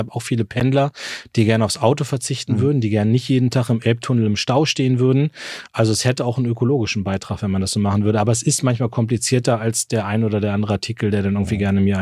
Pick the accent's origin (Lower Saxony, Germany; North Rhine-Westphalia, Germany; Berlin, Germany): Lower Saxony, Germany; Munster; da wo ich wohne, in meiner Heimatstadt in Munster